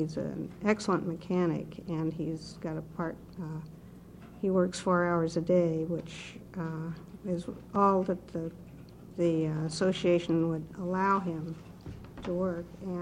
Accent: Beaverton, Oregon, United States; from Beaverton, Washington County.

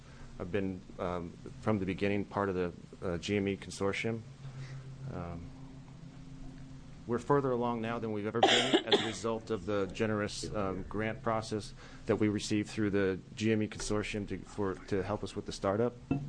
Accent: Roseburg, Oregon, United States; I'm from Roseburg, Oregon, with Mercy Medical Center.

